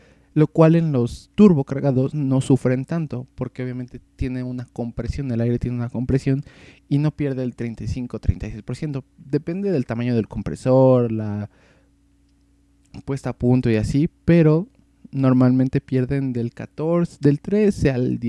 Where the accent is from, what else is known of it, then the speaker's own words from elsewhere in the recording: Mexico City, Mexico; No les había dicho, yo soy de la Ciudad de México